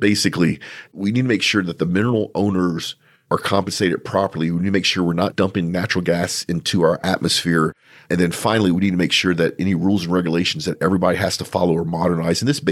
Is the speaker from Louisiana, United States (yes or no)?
yes; Louisiana, United States; We're both from South Louisiana. We've seen stoves outside that people use.